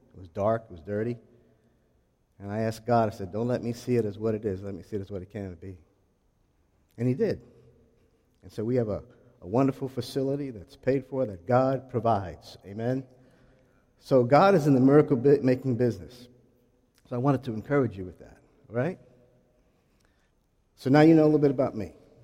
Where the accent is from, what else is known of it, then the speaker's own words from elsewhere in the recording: South Carolina, United States; We're from South Carolina.